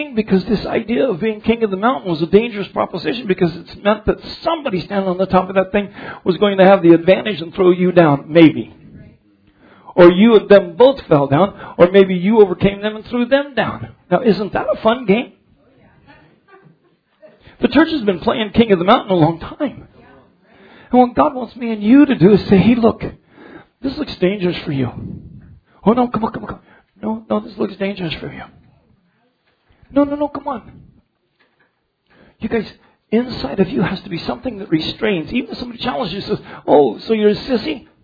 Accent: Colorado, United States; And we grew up in Colorado. And our mountains were always just dirt hills

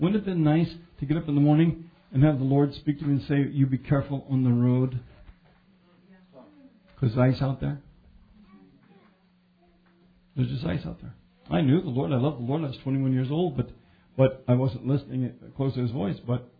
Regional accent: Denver, Colorado, United States; I grew up in Denver, Colorado.

